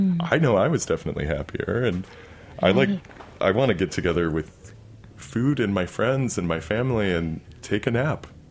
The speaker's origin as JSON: {"language": "English", "region": "Midwest", "country": "United States", "tie": "born or raised there", "lives_now": "New York, United States"}